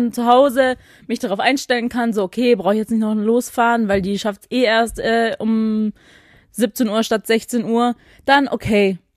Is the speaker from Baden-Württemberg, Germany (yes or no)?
yes; Baden-Württemberg, Germany; Als Schwabe